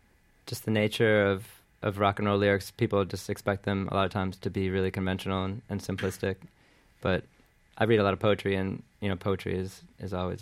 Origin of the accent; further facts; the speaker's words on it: Michigan, United States; In Michigan, a suburb of Detroit.